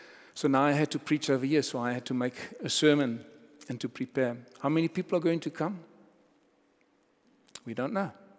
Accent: South Africa; moved away; The one bicycle is in a box, which we took along when we came from South Africa.

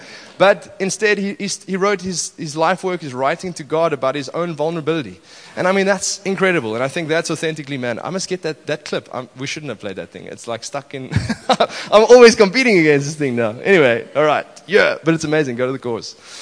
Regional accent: England, United Kingdom; I'm an English person, so I went to Boston Primary School, and we always used to play against Tuitius Large School.

